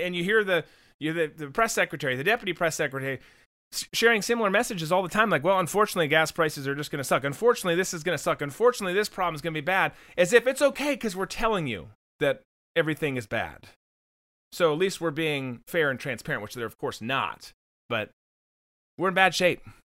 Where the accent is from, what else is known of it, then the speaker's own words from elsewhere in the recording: Minnesota, United States; I grew up in Minnesota. We'd sleep with our windows open in the winter